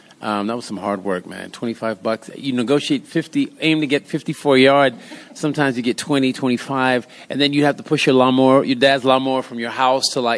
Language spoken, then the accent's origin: English; United States; And growing up in the States, I was like, no, I'm going to try and prove not only to me but to those around me